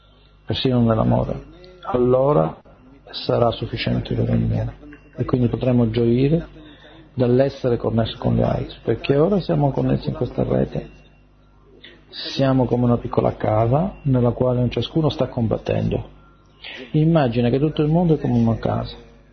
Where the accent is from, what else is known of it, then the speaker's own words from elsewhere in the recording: Australia; io vengo dall'Australia, dall'Australia